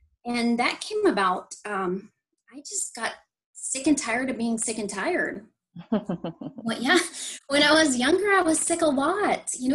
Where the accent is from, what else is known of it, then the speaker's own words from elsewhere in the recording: New Jersey, United States; So I'm originally from Jersey, but I now live in Central Florida.